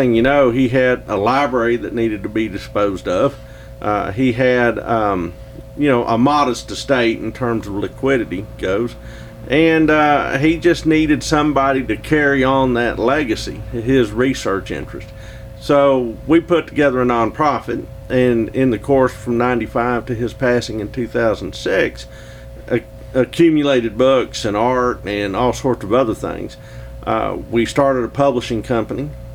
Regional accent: Texas, United States; accent: Texan; Texan, and they needed to find a unique Texan. And I think that for the first time in my academic career, my accent probably proved to be an asset instead of a sign of curiosity.

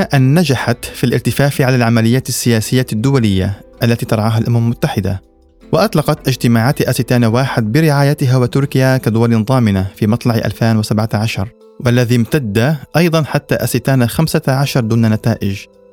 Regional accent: Syria; وفيه نناقش مستقبل بلدنا سوريا بعد 10 سنوات على الثورة

